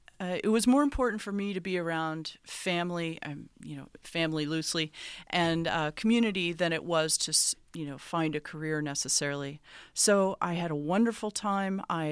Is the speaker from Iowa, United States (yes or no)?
yes; Ames, Iowa, United States; moved away as an adult; I'm originally from Ames, Iowa. I grew up there and went to high school there.